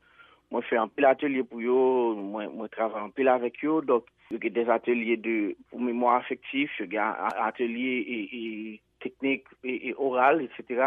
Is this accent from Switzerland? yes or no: no; Haiti; c'est réalité pas nous en tant qu'Haïtien.